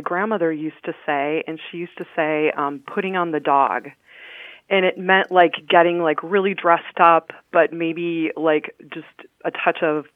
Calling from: Cardiff-by-the-Sea, California, United States; I'm calling from Cardiff-by-the-Sea, California.

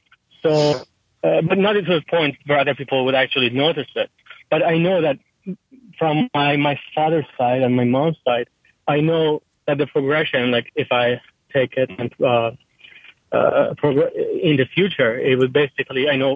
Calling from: Toronto, Ontario, Canada; So I'm calling from Toronto, Canada.

